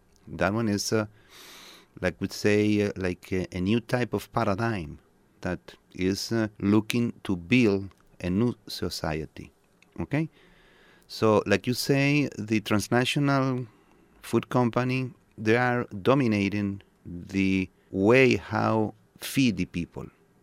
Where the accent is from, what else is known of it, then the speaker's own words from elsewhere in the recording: Venezuela; I'm coming from Venezuela, and I've been involved in the revolutionary food movement since 25 years ago.